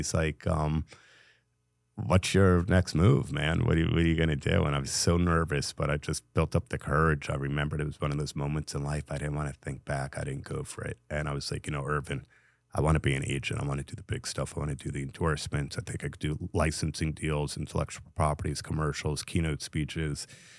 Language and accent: English; New Jersey, United States; I had no idea. I grew up in New Jersey, and at 14, I started a multi-million-dollar baseball card company in 1984